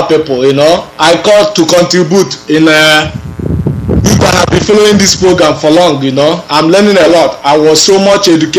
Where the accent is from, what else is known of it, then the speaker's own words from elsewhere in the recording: Anambra, Nigeria; I grew up in Anambra State with.